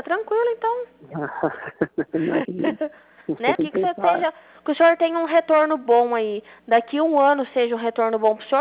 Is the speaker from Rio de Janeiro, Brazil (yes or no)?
no; Itapetininga, São Paulo, Brazil; Eu sou daqui de Itapetininga. Pra falar a verdade.